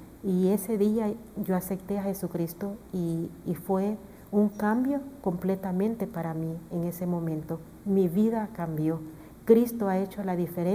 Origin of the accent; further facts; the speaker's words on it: Honduras; Y soy de Honduras